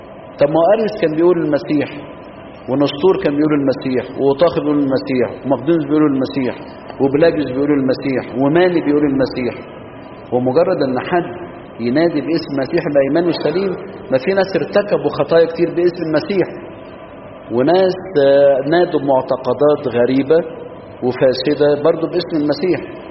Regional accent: Egypt; وفي أوسيم عندنا في مصر ناحية الجيزة

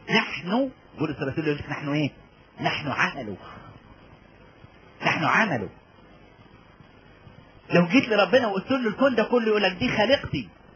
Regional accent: Upper Egypt, Egypt; وكان فيه عندنا في الصعيد الناس اللي يعددوا ويبكوا

